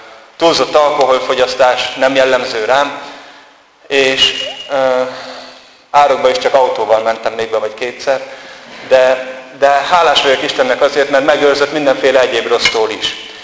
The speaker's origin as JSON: {"language": "Hungarian", "town": "Szomolya", "region": "Borsod-Abaúj-Zemplén", "country": "Hungary", "tie": "born there", "said": "abban a faluban, ahová születtem, Szomolyára"}